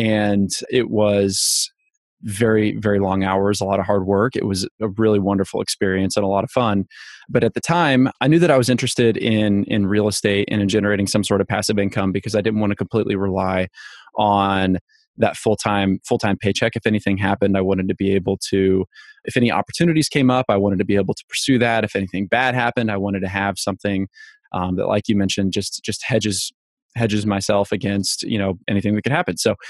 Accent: Evansville, Indiana, United States; moved away as an adult; now in Florida, United States; So back in 2016, I moved from Evansville, Indiana, where I grew up.

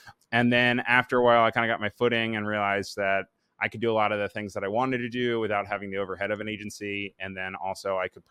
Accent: Maryland, United States; moved away as an adult; now in New York, United States; So I'm initially from Maryland, and I actually worked for an agency down in Maryland.

